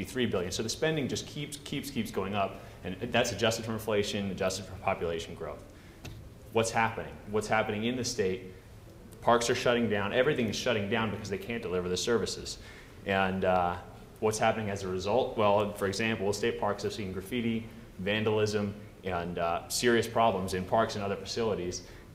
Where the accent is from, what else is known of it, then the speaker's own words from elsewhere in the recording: New Jersey, United States; Toxic waste cleanup in New Jersey, my home state.